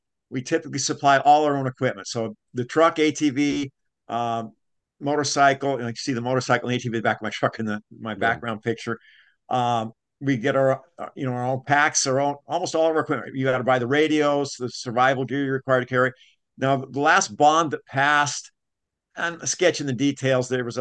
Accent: Washington, United States; But since, you know, I'm born and raised in Washington, I know the area well.

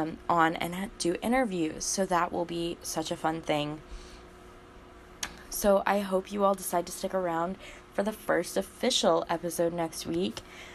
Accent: Tulsa, Oklahoma, United States; So first, to introduce myself, I'm from Tulsa, Oklahoma.

